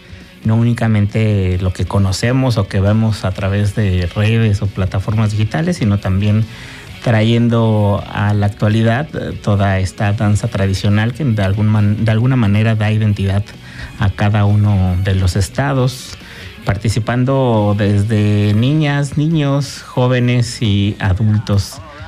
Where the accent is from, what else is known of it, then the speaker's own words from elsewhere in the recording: Mexico; Cada forma de expresión es parte de nuestra alma como mexicanos